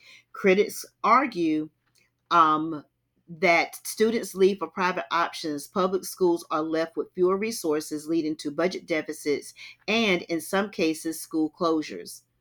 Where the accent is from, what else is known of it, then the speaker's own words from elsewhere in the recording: North Carolina, United States; A variety of programs such as private school vouchers in my home state of North Carolina